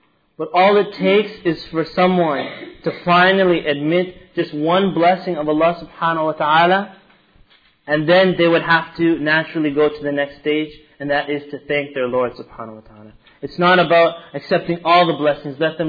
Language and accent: English; Canada; when I was young, there was a little boy that had found out that I was Egyptian. So he found out that I was from Canada, and then I spoke English